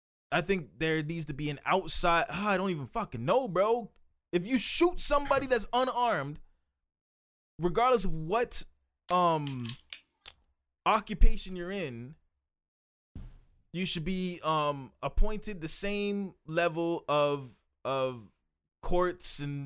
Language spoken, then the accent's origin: English; Calgary, Alberta, Canada; born there; I was born in Calgary, Alberta, Canada, and I could wear any color I want in any neighborhood in the city that I live in.